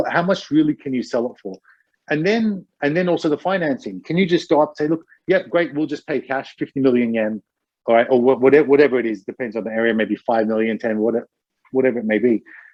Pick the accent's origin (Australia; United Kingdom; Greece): Australia; I'm Australian, right?